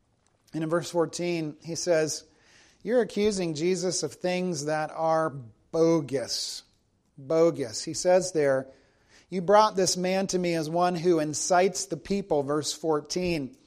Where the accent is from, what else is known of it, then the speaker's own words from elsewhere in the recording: South Carolina, United States; We have a wonderful senator from my home state of South Carolina